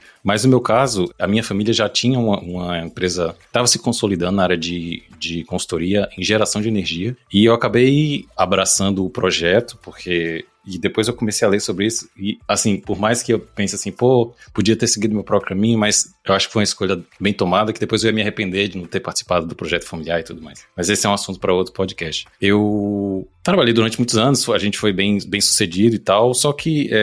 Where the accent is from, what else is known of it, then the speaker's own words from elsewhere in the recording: Brasília, Federal District, Brazil; also born or lived in Natal; Eu nasci em Natal, mas fui morar em Brasília com 8 anos, então vivi a minha vida toda lá.